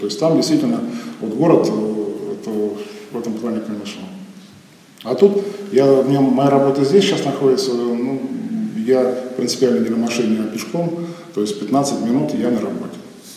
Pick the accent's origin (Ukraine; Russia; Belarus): Russia; Saint Petersburg; И вот на слове о том, что мы из Санкт-Петербурга, сразу ставили жирную галку и по полной программе.